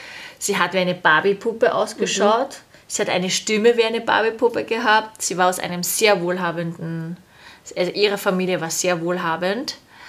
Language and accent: German; Austria; also born or lived in Netherlands; Ich bin in Wirklichkeit eine Österreicherin, deshalb bin ich aus den Niederlanden wieder nach Österreich gekommen.